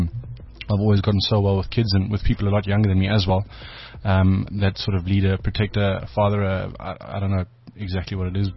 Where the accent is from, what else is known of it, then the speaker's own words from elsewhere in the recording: Zimbabwe; also born or lived in Nelspruit, South Africa; Originally from Nelspruit. Moved to Zimbabwe in 1991-92. Grew up in Zim. And then finished my last year and a half of school here in South Africa.